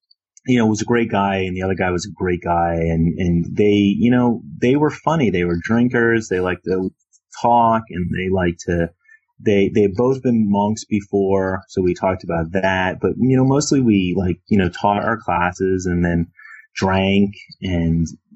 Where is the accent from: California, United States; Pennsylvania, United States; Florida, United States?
Pennsylvania, United States; Philadelphia; You know, growing up in Philadelphia, you know, you're either, you know, Irish, black, or Chinese.